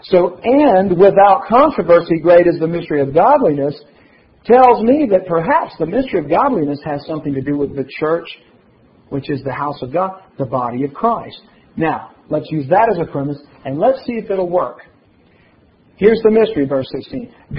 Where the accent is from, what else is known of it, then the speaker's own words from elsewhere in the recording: Louisiana, United States; Unless I just don't understand English, and that's very possible since I'm from Louisiana.